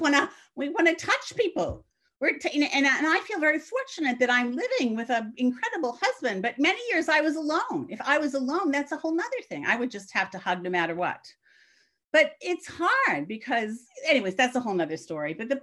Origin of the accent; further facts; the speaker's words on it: Boston, Massachusetts, United States; moved away as an adult; also born or lived in Saskatchewan; now in Canada; I was living in Saskatchewan, in the prairies, which is on top of Montana. I grew up in Boston. I had never seen a bale of hay. I did not know anything. I was an absolutely ignorant American.